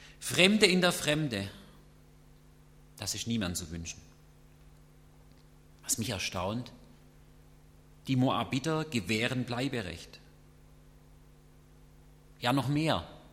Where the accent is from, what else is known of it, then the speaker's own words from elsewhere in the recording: Baden-Württemberg, Germany; ich als Schwabe muss nach Baden und irgendwo da arbeiten.